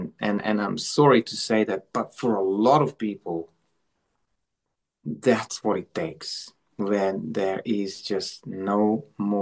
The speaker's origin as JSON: {"language": "English", "country": "Hungary", "tie": "born there", "second_language": "English", "said": "because I was born in Hungary, I thought, it's a small country."}